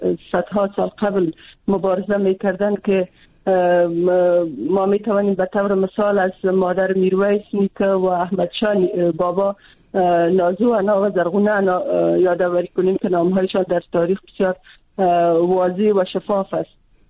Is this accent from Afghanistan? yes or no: yes; Afghanistan; خودم چون از افغانستان هستم